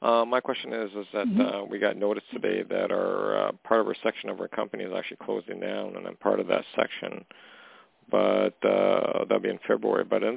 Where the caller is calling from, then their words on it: Canada; I'm calling from Canada.